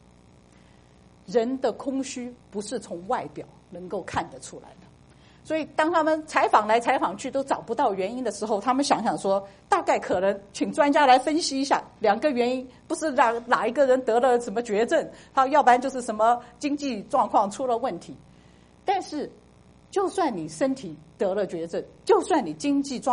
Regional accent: China; 就像我们中国人，我们看到一个人摇着鹅毛扇

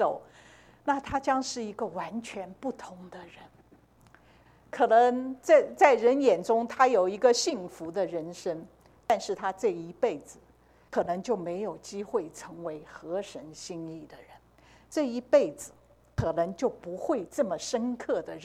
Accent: China; 我觉得我们中国人特别是喜欢生活比较平稳一点

